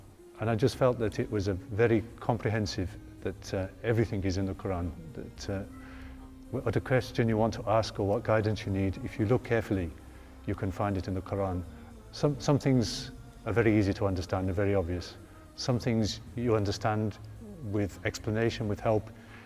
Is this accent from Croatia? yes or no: no; Birmingham, West Midlands, United Kingdom; born there; I've been a Muslim for just over 30 years. I'm 57 years of age. I was born in Birmingham in the UK. I live and work still in Birmingham.